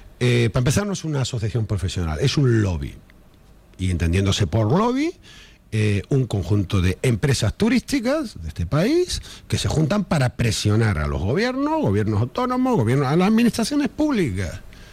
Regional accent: Canary Islands, Spain; como canario que soy, como empresario de esta, pequeño empresario de esta comunidad

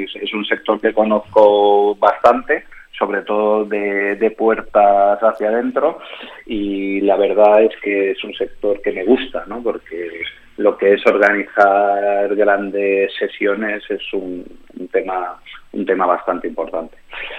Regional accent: Ibiza, Balearic Islands, Spain; como buen ibicenco te diría que somos los número uno

